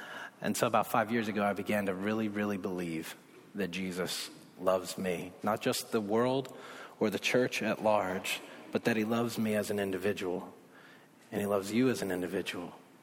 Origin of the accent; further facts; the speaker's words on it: Atlanta, Georgia, United States; So I was born and raised in Atlanta, Bible Belt, in the church.